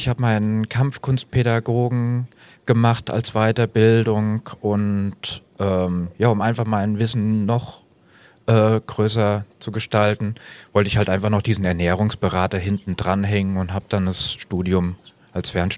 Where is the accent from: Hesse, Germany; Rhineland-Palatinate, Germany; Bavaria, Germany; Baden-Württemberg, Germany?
Hesse, Germany; Weilburg; now in Bad Camberg, Germany; Ich bin ja ursprünglich aus Weilburg und habe da im Turnverein schon die Kinder- und Jugendgruppen gemacht und unterrichtet und bin dann quasi mit meiner Selbstständigkeit nach Bad Camberg gegangen.